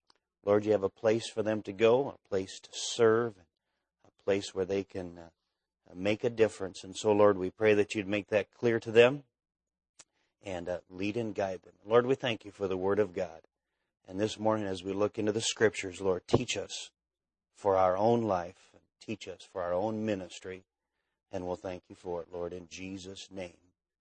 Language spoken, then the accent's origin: English; Minnesota, United States; now in Nebraska, United States; but the winters are a lot better than they are in Minnesota, where I grew up